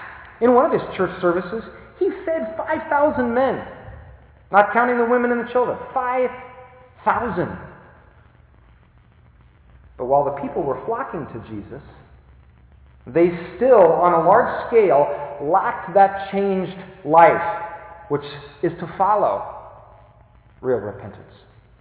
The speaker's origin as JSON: {"language": "English", "region": "Wisconsin", "country": "United States", "also_born_or_lived": "Iowa", "said": "Now, I don't know what it is like down here, but I'm from Wisconsin. We understand that concept up there. Farmer, a field, and some seed. And beyond that, I was from Iowa."}